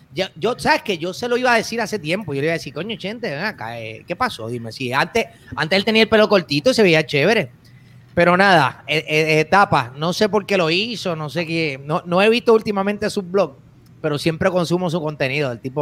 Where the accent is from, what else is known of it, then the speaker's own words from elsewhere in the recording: San Juan, Puerto Rico; born there; Nací en San Juan, Puerto Rico, el 11 de junio, papá.